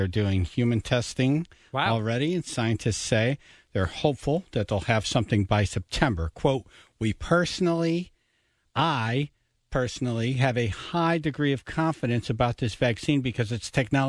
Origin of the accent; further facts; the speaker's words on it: Oxford, Connecticut, United States; And I thought Oxford, Connecticut. I'm like